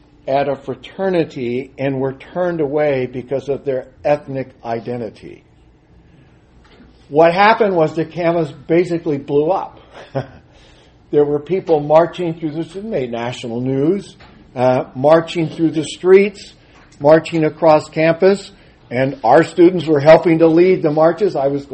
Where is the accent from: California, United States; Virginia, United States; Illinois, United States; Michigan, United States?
California, United States; I grew up in California.